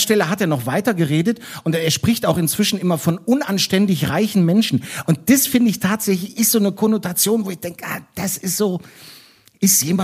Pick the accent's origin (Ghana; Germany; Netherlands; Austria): Netherlands; Das wäre für mich nochmal als Niederländer so ein Circle of Life.